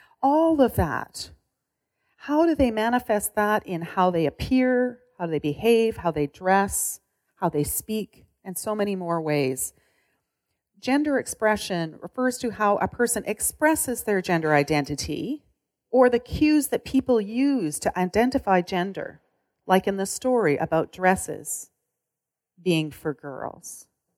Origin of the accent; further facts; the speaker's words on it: Saskatoon, Saskatchewan, Canada; was growing up in Saskatoon, I was what you call a tomboy